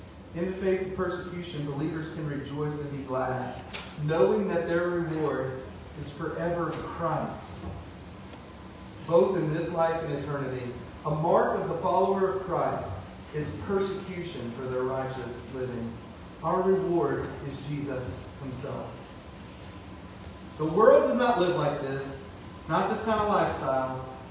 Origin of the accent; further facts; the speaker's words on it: Louisiana, United States; I'm from Louisiana. I'm used to loading my, look, 95% seasoning, 5% food, all right?